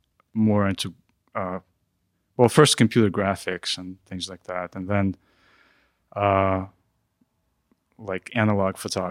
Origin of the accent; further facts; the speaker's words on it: Russia; English is a second language; also born or lived in Israel; I'm originally from Russia, but I lived in Israel for a while.